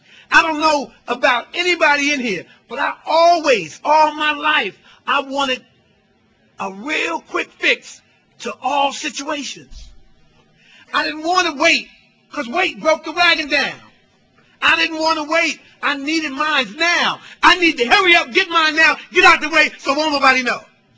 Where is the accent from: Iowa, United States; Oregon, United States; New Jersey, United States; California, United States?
New Jersey, United States; Newark; I'm one of five kids, born and raised in Newark.